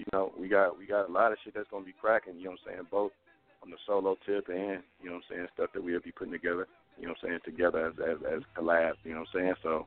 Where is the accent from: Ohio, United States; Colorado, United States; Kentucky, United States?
Ohio, United States; Cleveland; Yeah, I'm from Cleveland, bro.